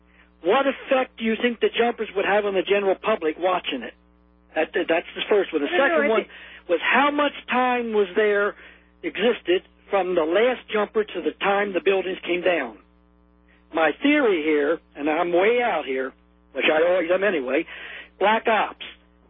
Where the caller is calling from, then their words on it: West Virginia, United States; I'm surrounded by dumbness in West Virginia. So I'm sorry I'm calling from the West Virginia number.